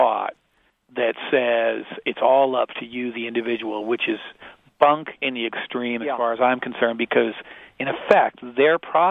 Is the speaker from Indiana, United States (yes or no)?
yes; Indiana, United States; I'm from Indiana, and I grew up, you know, like everybody else, hearing about, you know, pollution in Gary, Indiana, and pollution in Pittsburgh